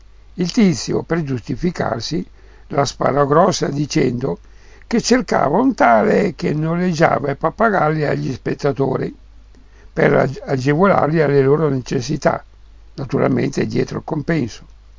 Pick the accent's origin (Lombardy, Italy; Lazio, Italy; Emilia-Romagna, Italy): Lombardy, Italy; Milan; Siamo milanesi e una di queste parolacce è trameggia